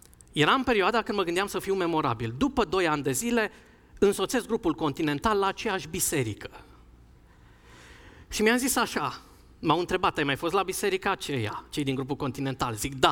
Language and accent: Romanian; Sibiu, Sibiu County, Romania; sunt sibian, locuiesc în Sibiu, dar fac naveta în Cluj.